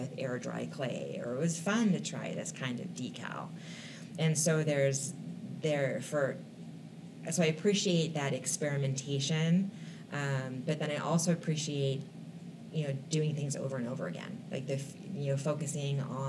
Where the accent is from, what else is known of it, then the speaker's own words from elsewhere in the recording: Tucson, Arizona, United States; Well, my family had chickens when I was growing up, when I was really, really young. I was born in Tucson.